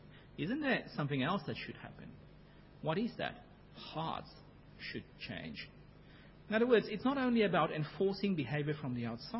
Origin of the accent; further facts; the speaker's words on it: South Africa; When I was a child, our basic coin, the rand, I grew up in South Africa